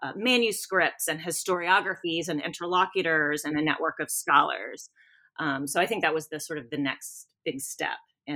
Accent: Louisiana, United States; I'm from South Louisiana.

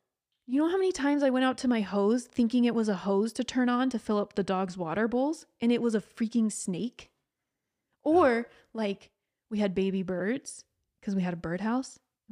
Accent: Georgia, United States; I grew up in Georgia, which is like Florida light.

